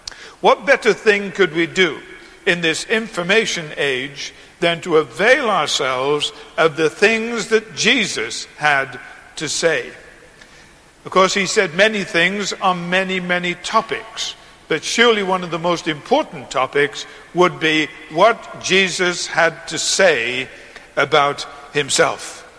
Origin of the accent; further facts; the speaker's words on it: England, United Kingdom; even though we grew up in England